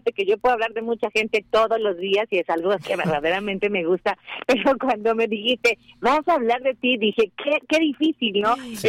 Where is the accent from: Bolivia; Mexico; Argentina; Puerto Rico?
Mexico; Tlalnepantla, State of Mexico; a pesar de que yo nací en la Ciudad de México, en la Colonia Roma, la verdad es que me siento del Estado de México, en donde fui llevada a los tres días de nacida. Se llama Tlalnepantla, un municipio del Estado de México, así de que me siento tlalnepantlense